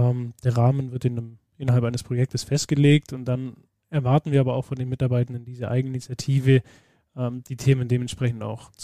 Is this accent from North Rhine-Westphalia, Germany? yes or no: no; Friedrichshafen, Baden-Württemberg, Germany; bin 31 Jahre alt, bin gebürtig aus Friedrichshafen am Bodensee, bin auch hier geblieben